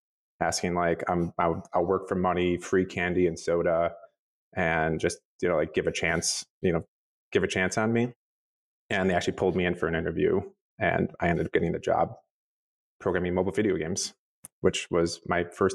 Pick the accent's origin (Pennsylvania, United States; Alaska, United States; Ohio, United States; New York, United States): New York, United States; Buffalo; Because I grew up in Buffalo and, you know, my family was part Polish and part German.